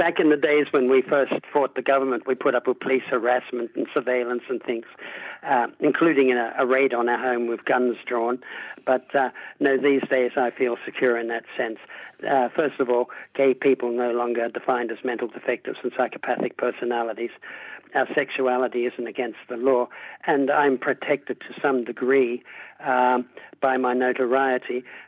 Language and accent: English; Australia; moved away; And for me as an Australian, heartbreaking. I had always said to Americans, I'd always compared our governments and said our country was better than theirs as far as government. And we at that point left Australia.